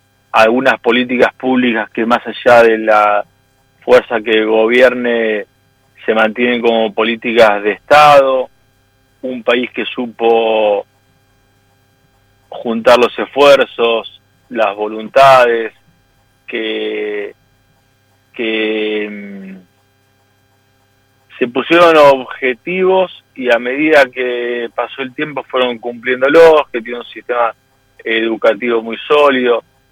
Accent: Argentina; muy contentos como argentinos y argentinas

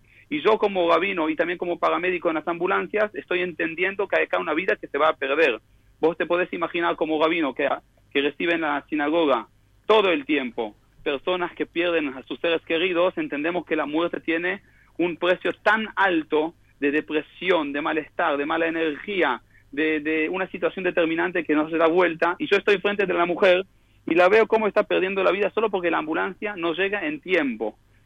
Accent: Israel; Yo soy argentino, nacido en Israel, pero en realidad hijo de argentino. Yo nací acá en Israel

